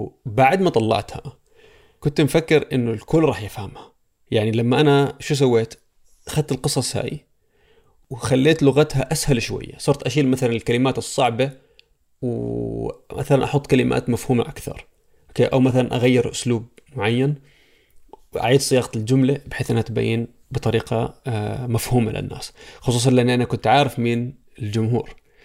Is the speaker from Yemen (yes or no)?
no; Abu Dhabi, United Arab Emirates; أنا فلسطيني، عمري 29 سنة، مولد الإمارات في أبوظبي، وعشت حياتي تقريبا كلياتها هناك